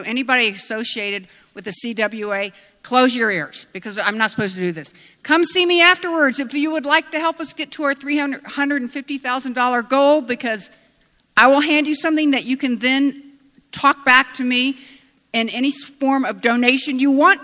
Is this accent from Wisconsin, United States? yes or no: no; Texas, United States; I realize no self-respecting Texan could come to Colorado and talk about Molly Ivins without wearing a pair of cowboy boots.